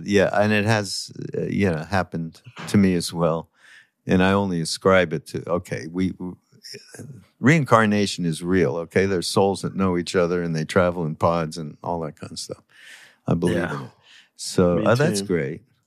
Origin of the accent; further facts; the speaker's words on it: Canada; Being that I'm from Canada